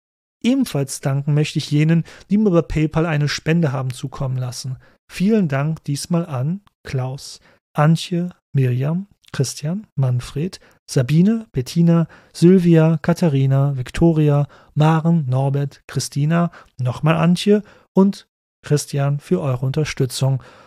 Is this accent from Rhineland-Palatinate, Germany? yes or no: no; Cologne, North Rhine-Westphalia, Germany; mir als Kölner sehr vertraut sind